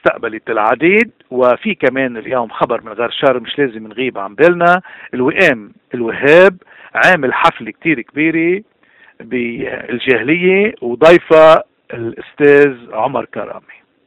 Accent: Lebanon; نحن كلبنانيين نحن بالنهاية ضحايا، ضحايا الناس القياديين في لبنان

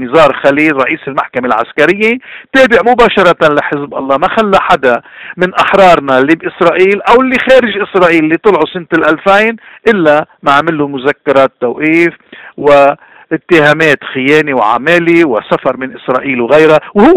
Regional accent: Lebanon; ببلدنا الأصلي لبنان

